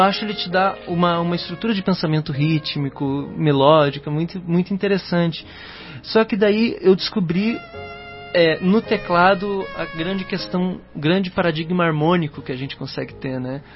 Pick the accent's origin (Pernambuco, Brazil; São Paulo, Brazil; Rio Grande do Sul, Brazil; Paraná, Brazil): Paraná, Brazil; Curitiba; Ah, eu sou do Fazendinha, Curitibano da Anhanha. Descendente italiano com eslavo, então curitibano, né? E filho de curitibana também.